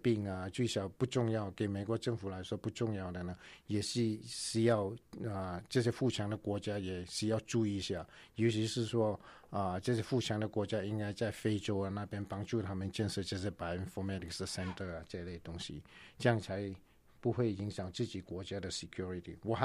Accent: Malaysia; moved away as an adult; also born or lived in United Kingdom; now in United States; 我是在马来西亚长大，所以我有受到亚洲的教育，那我到英国去有受到欧洲的教育，那我又来美国读博士硕士，所以有受到那个美国的教育

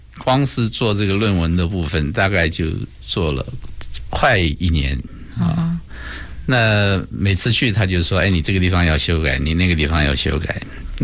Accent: China; 因为我们中国人都比较保守了

